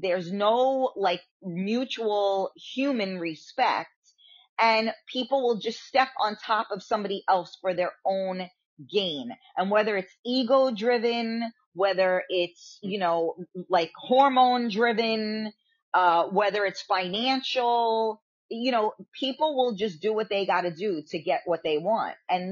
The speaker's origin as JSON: {"language": "English", "town": "Bronx", "region": "New York", "country": "United States", "tie": "born or raised there", "also_born_or_lived": "Westchester", "said": "I grew up in the Bronx and then I moved in Westchester, and they're all similar groups that all do the same stuff."}